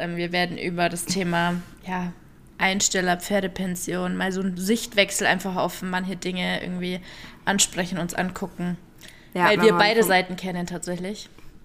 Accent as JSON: {"language": "German", "town": "Augsburg", "region": "Bavaria", "country": "Germany", "tie": "born or raised there", "said": "Ich bin in Augsburg geboren und bin dann auch nie wirklich weggekommen, außer mal phasenweise während meines Studiums. Aber da habe ich auch nur nach Freising, also nördlich von München, gependelt und somit immer schon hier gewesen."}